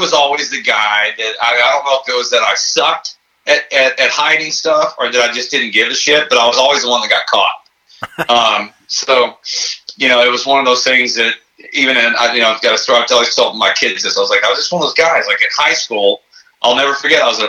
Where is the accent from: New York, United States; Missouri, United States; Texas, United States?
Texas, United States; Dallas; moved away as an adult; now in Tampa, United States; Originally I'm from Dallas, Texas, or the Dallas-Fort Worth area, really.